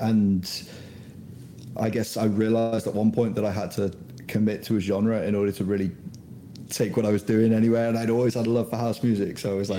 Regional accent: Liverpool, North West England, United Kingdom; I'm also from Liverpool

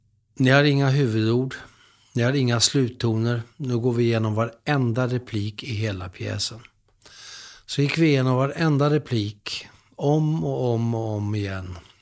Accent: Södertälje, Stockholm County, Sweden; när jag var ung grabb i Södertälje där jag växte upp

